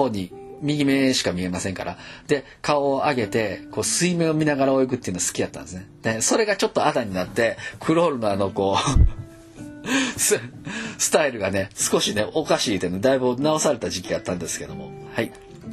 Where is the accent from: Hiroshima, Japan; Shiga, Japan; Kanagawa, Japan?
Shiga, Japan; 僕はあの滋賀県生まれの滋賀県育ちです。